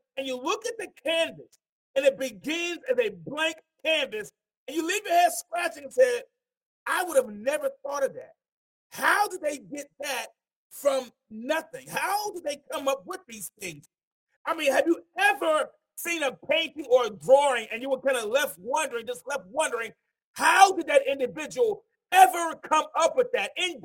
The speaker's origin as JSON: {"language": "English", "town": "Mount Vernon", "region": "New York", "country": "United States", "said": "I'm from Mount Vernon. So"}